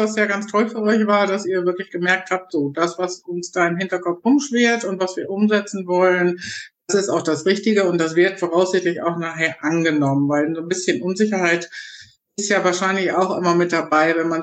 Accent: North Rhine-Westphalia, Germany; Ja, jetzt komme ich ja aus Nordrhein-Westfalen, ganz weit weg von euch

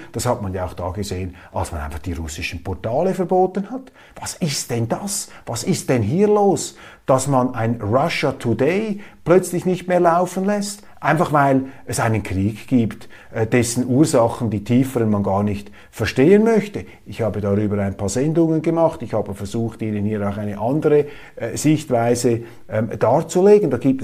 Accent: Switzerland; Ja, als Schweizer sage ich Ihnen, das ist jetzt noch keine blütenreine, direkte Demokratie.

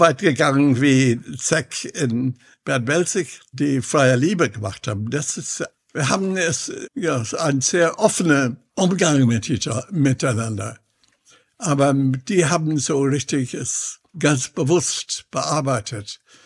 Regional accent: Ireland; German is a second language; moved away; Und ich komme aus Irland.

